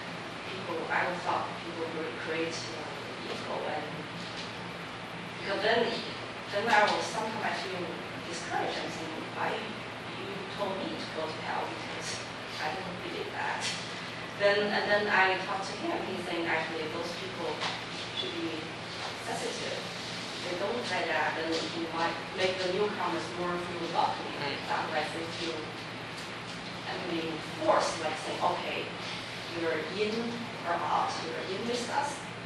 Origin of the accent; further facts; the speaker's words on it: China; because I'm from China, so I just feel like